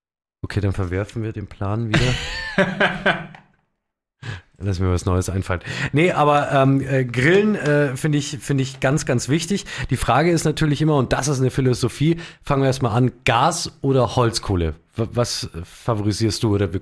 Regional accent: Bavaria, Germany; Halsgrat, wie es bei uns in Bayern heißt.

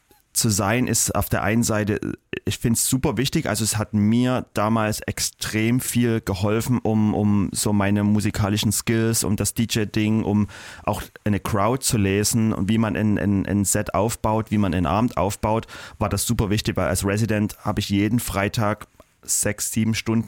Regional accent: Germany; in Deutschland, in meinem Heimatland sozusagen

